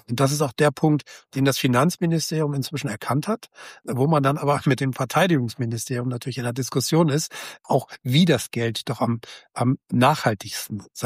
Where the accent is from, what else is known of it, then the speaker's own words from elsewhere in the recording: North Rhine-Westphalia, Germany; Ich komme aus der Nähe von Bonn